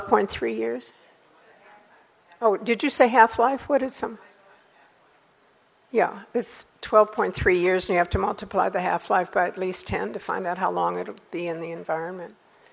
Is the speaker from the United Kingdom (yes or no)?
no; St. Louis, Missouri, United States; I'm from St. Louis.